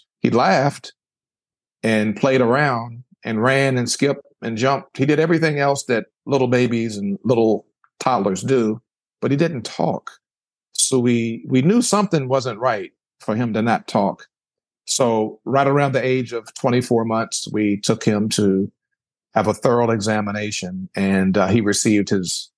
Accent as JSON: {"language": "English", "town": "Richmond", "region": "Virginia", "country": "United States", "tie": "born or raised there", "said": "Well, I'm a native of Richmond, Virginia. That's my hometown."}